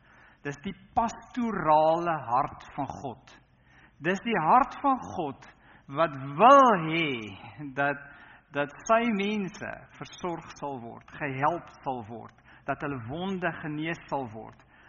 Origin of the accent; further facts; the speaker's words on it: Tosca, North West, South Africa; het 'n pragtige plaas daar naby die plek waar ek groot geword het op Tosca.